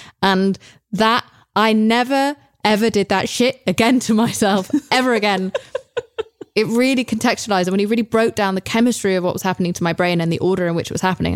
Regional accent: England, United Kingdom; I love a swear word. I'm English.

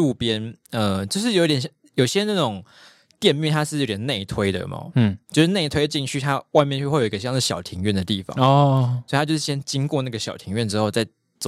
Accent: Taipei, Taiwan; 我台北人就是想走就是要走啊

